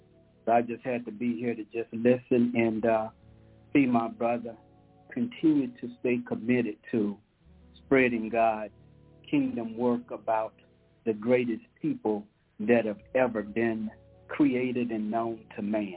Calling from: Apex, North Carolina, United States; I'm calling from Apex, North Carolina.

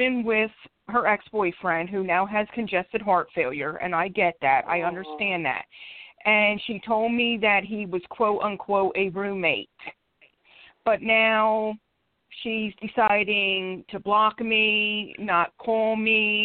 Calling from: Philadelphia, Pennsylvania, United States; I'm calling from Philadelphia, PA.

